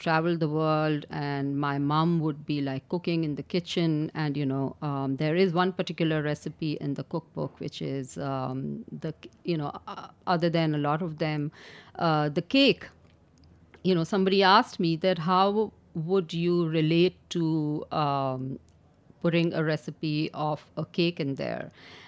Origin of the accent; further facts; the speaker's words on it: Karachi, Sindh, Pakistan; So I was born and raised in Karachi, you know, my education was in one of the best British schools over there.